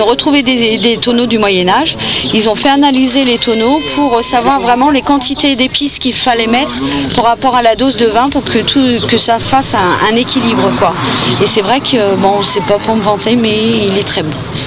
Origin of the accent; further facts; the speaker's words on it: Normandy, France; Et donc je viens de Seine-Maritime, je suis, j'ai une boutique en ligne.